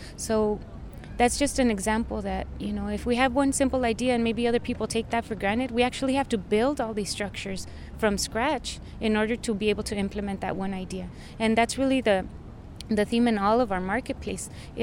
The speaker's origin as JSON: {"language": "English", "town": "El Paso", "region": "Texas", "country": "United States", "said": "We're from El Paso, Texas."}